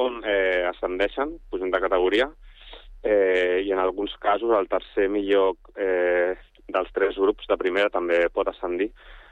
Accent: Sant Cugat del Vallès, Catalonia, Spain; tot el primer equip som gent de Sant Cugat

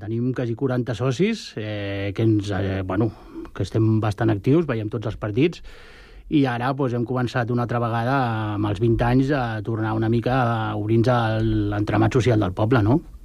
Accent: Sant Cugat, Catalonia, Spain; born there; que jo nascut a Sant Cugat

